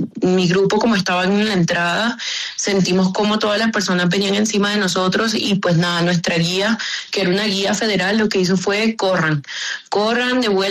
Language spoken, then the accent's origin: Spanish; Sincelejo, Sucre, Colombia; yo soy colombiana, como usted lo acaba de mencionar, soy de Sincelejo. Me dirigí acá a la Ciudad de México para hacer turismo